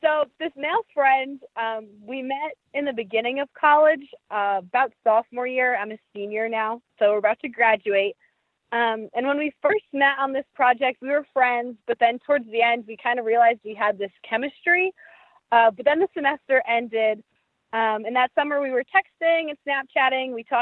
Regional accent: New York, United States; I'm originally from New York.

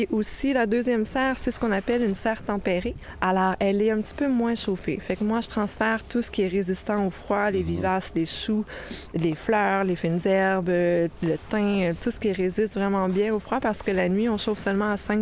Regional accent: Île d'Orléans, Quebec, Canada; Je suis originaire de l'île d'Orléans, ouais, exactement. Oui, je suis originaire de là

